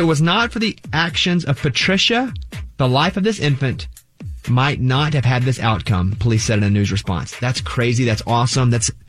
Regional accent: Mountain Pine, Arkansas, United States; I'm from Mountain Pine, Arkansas, population 700 people.

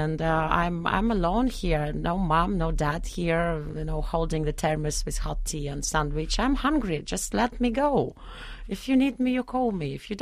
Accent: Moscow, Russia; English is a second language; No, I grew up in Moscow.

